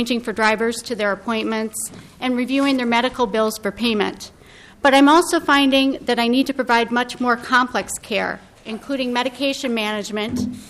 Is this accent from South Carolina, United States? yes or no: no; Rochester, Minnesota, United States; I'm here today to testify in support of Senate File 107. I'm from Rochester, Minnesota.